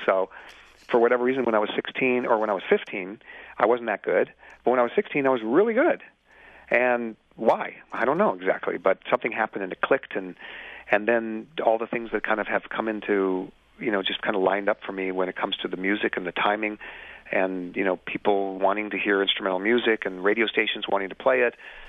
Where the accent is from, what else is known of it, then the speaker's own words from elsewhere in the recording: Seattle, Washington, United States; good thing I grew up in Seattle.